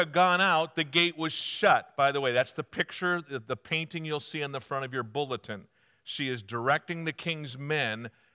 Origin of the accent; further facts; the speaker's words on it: United States; Now, as an American, I can't tell.